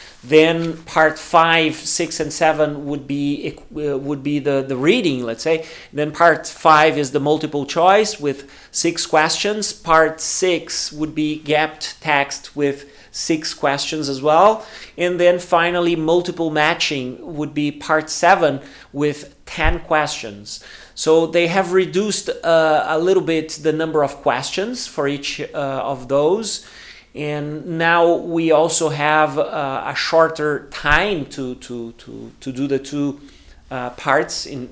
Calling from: Porto Alegre, Rio Grande do Sul, Brazil; English is a second language

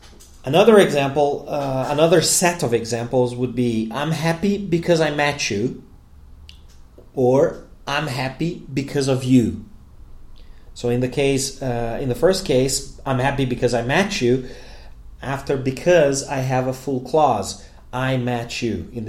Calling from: Porto Alegre, Rio Grande do Sul, Brazil; English is a second language

